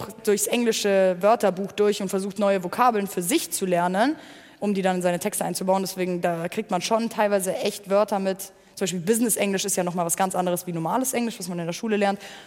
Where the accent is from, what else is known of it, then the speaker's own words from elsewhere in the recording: Germany; first language German; Ich komme ja aus Deutschland und ich rede ja auch Deutsch. Dementsprechend mag ich das voll gerne, wenn ich auf der eigenen Sprache Musik höre.